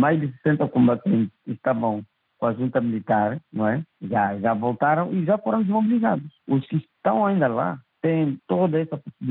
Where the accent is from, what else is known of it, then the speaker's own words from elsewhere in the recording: Mozambique; criou tristeza em todos nós como moçambicanos